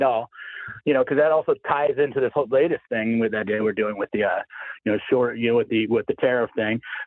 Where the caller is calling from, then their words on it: Idaho, United States; Yeah, it's … from Idaho.